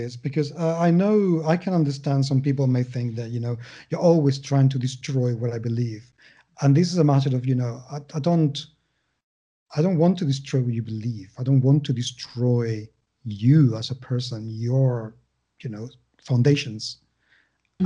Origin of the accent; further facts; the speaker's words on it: Spain; English is a second language; because I am not American. I am European Spanish.